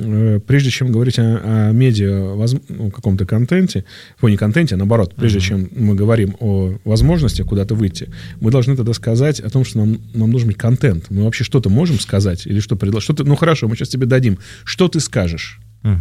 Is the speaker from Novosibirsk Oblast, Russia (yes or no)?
no; Istra, Moscow Oblast, Russia; Я всегда говорю, я не москвич. Ко мне Москва сама едет, мы тоже потом мусор после них убираем. Вот, мы жемчужина Подмосковья, ну, Истра так называют у нас.